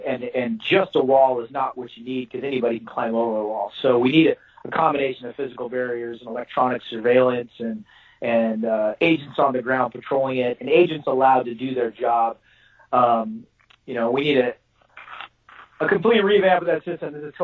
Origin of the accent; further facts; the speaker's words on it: Texas, United States; I'm a Texan, so I'm in favor of the wall